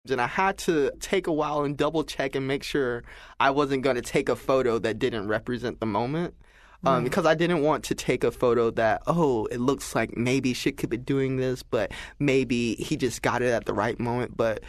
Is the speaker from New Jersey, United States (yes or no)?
no; Columbus, Georgia, United States; I think that growing up in the South, definitely, Columbus, Georgia, I was never too far away from civil rights knowledge.